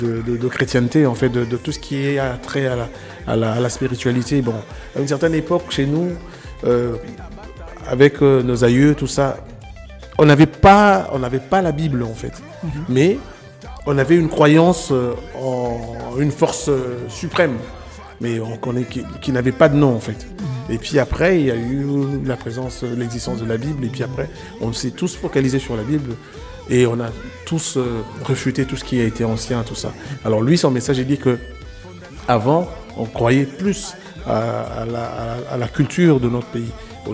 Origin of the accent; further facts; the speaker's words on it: DR Congo; Chez nous, au Congo, on appelle ce genre de chansons des génériques